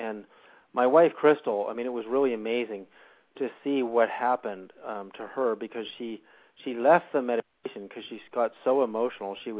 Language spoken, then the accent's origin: English; Vancouver, British Columbia, Canada; when I was living and growing up in Vancouver, British Columbia